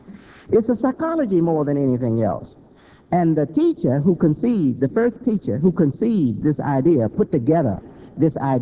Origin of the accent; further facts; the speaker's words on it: Hamtramck, Michigan, United States; born there; I was born in Detroit, a little place called Hamtramck, Michigan. It's now part of Detroit.